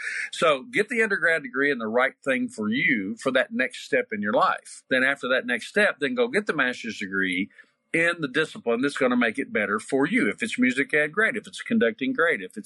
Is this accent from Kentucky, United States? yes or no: yes; Kentucky, United States; I taught 6 years of public school in the state of Kentucky, which is my home state.